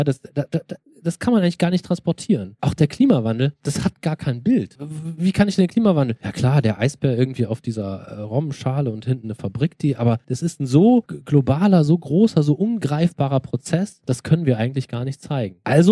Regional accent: Eifel, Germany; als ich dann mit meiner Frau durch die Eifel bin und ihr das von, als Touristenführer erzählte und das Geschenk hatte, meine Heimat durch ihre Augen sehen zu dürfen

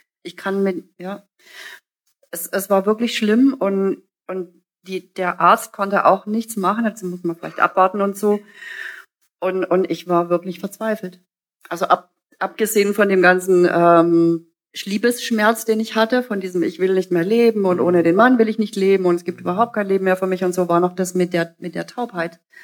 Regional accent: Bad Mergentheim, Baden-Württemberg, Germany; Ich komme ja hier aus Baden-Württemberg, ich komme aus Baden-Mergentheim ursprünglich.

